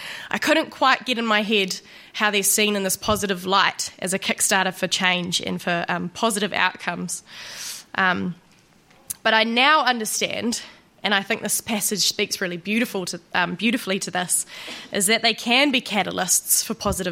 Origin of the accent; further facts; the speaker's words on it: Auckland, New Zealand; now in New Plymouth, New Zealand; I'm from Auckland, and I'm mihi to the ancestral spiritual landmarks of New Plymouth, where I now live.